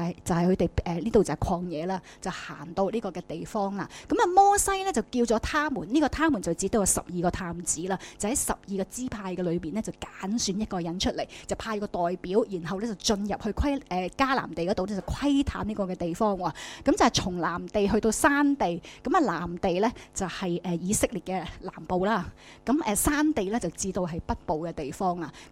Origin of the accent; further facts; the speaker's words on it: Hong Kong; 我哋香港人曾几何时係被呢个信心危机冲击得好大。